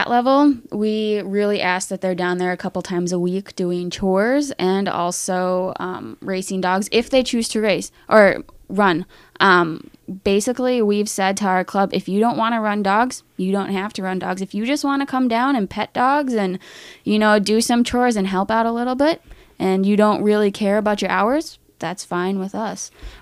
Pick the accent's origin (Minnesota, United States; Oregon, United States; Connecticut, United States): Minnesota, United States; Duluth; That's going to be really fun, especially since I'm actually from Duluth and one of our mushers is from the same area.